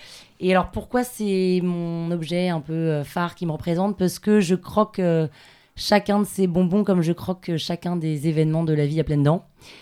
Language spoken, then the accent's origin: French; London, United Kingdom; je suis née à Londres parce que mon père était expat. Et j'ai vécu 8 ans là-bas.